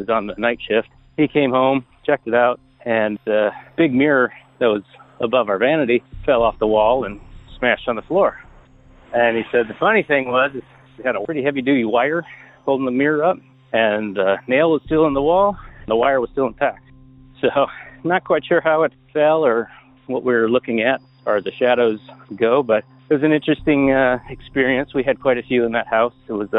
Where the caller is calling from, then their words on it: Portland, Oregon, United States; I'm calling from Portland, Oregon.